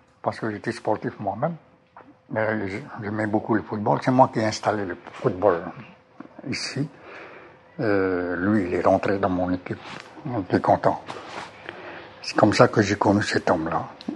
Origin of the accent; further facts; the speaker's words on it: France; Pour rester français, je dois rester sous le gouvernement que le peuple a demandé.